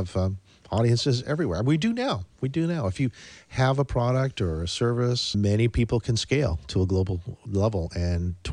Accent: New York, United States; Don't get me wrong. I'm from New York.

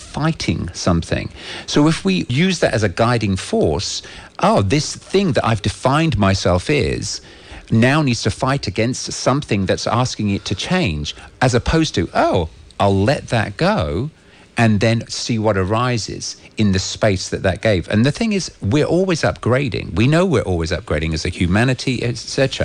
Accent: England, United Kingdom; because being English and ironic and having all these sort of, quite often I was told to rein it in.

